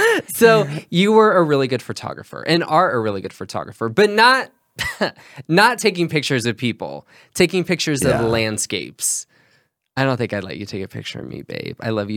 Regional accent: Orlando, Florida, United States; moved away as an adult; I'm from Orlando, Florida. Like, I know most of my family members are like from here, have never moved out, will never move out.

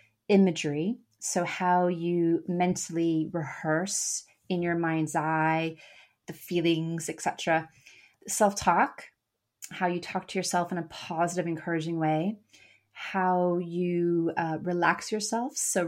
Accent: Canada; now in United Kingdom; My home country of Canada, I now live and work in the United Kingdom.

